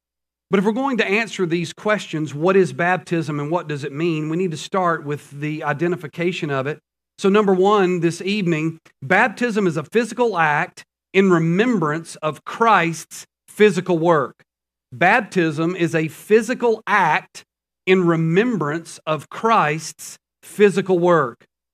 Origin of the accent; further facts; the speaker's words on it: the South, United States; I'd grown up in the South. I'm a Southern boy, growing up in the South, loved the South.